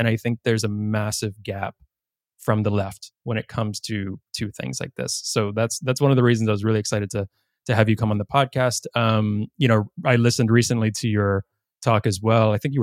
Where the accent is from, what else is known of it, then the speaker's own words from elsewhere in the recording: Virginia, United States; I'm from Virginia myself, so similar lineage.